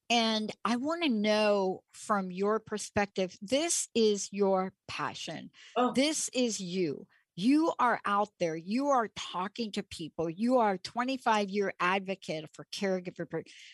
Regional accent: New York City, New York, United States; You know, I'm a kid from the Bronx.

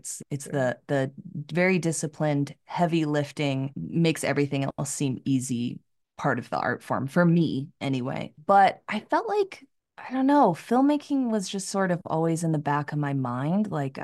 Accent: Orem, Utah, United States; moved away as an adult; also born or lived in San Francisco / Los Angeles; now in Denver, United States; So I went to Southern Utah University, which was like 3 hours from where I grew up in Orem.

